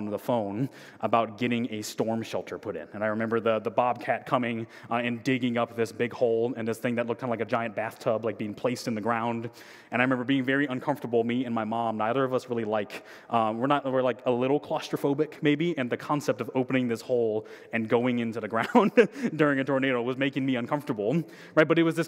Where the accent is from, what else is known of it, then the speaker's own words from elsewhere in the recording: Illinois, United States; It's got Oklahoma and Kansas, the places you would associate, but in Illinois, tornadoes have become increasingly common. And that was a normal experience where I was from.